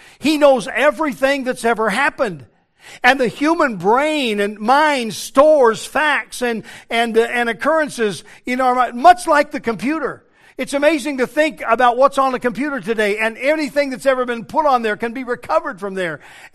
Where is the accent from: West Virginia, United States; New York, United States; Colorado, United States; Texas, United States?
Colorado, United States; Denver; born there; When I was born in Denver, Colorado, on June the 1st, 1954